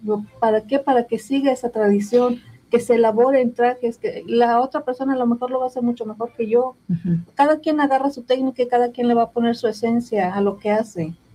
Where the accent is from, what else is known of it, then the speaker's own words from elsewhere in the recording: Iguala, Guerrero, Mexico; now in Tlaltizapán, Mexico; yo soy de Iguala, tengo 20 años viviendo en Tlaltizapán